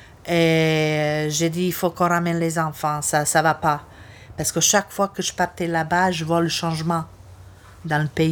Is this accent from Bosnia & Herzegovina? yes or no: yes; Bosnia & Herzegovina; comme ils étaient des bons élèves là-bas, chez nous en Bosnie déjà